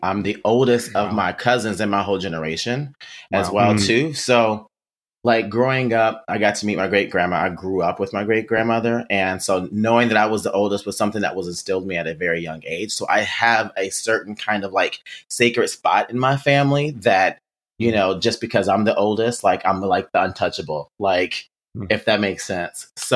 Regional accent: Gary, Indiana, United States; So I'm originally from Gary, Indiana.

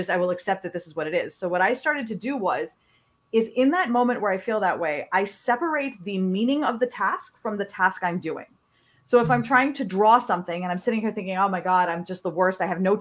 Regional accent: Pakistan; I grew up in Pakistan, and in Pakistan, you were either a doctor, you're an accountant, you're an engineer.

